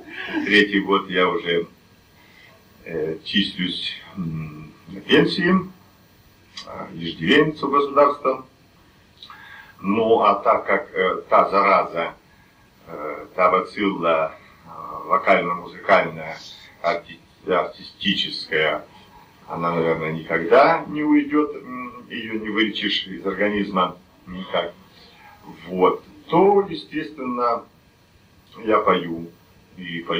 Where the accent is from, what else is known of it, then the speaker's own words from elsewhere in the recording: Omsk, Omsk Oblast, Russia; born there; also born or lived in Moscow / Novosibirsk; now in Altai, Russia; Я амич. Я родился в Омске, затем жил в низовьях Иртыша, на границе с Тюменской областью, потом 6 лет в Москве, и после Москвы служил в Новосибирске, и после Новосибирска в 67-го года я на Алтае.